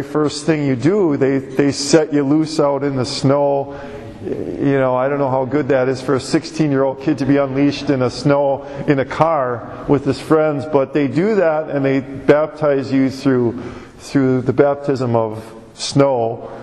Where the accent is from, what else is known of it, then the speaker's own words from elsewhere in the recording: Wisconsin, United States; I grew up in Wisconsin, and we would average probably 70, 80 inches of snow a year